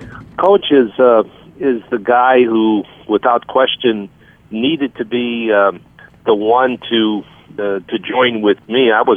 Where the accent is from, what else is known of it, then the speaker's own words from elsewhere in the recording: Chicago, Illinois, United States; You know, elderly Chicago kids. But, you know, he's from the Polish neighborhood. I'm from the Italian neighborhood.